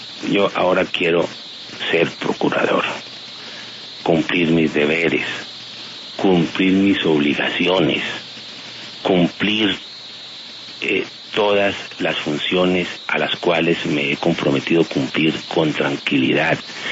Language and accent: Spanish; Bogotá, Colombia; Hace muchos años estoy en la vida pública, aquí en mi tierra, en Bogotá.